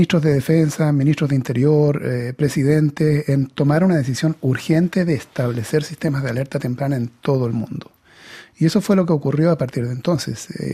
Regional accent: Concepción, Biobío, Chile; born there; fundaron ahí en esa área donde yo nací, la ciudad de Concepción en la costa.

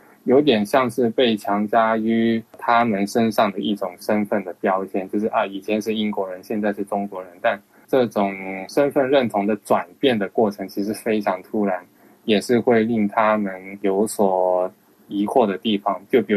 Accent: Japan; also born or lived in Hong Kong; 因为我在香港出生没多久就去日本生活，那其实在我人生来看，我是没有在香港生活的记忆的。就是在当时我是一有意识的时候，就可能一两岁的时候就已经是在日本生活，所以我是感受不到自己是香港人

